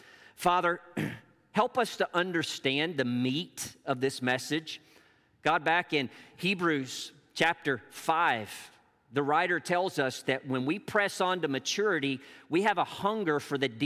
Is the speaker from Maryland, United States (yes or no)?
no; Arkansas, United States; also born or lived in Illinois / North Carolina / Georgia; We moved from Northeast Arkansas to Illinois, from Illinois to North Carolina, from North Carolina back to Illinois, from Illinois to Georgia, and then from Georgia back to Arkansas, where we finally resettled.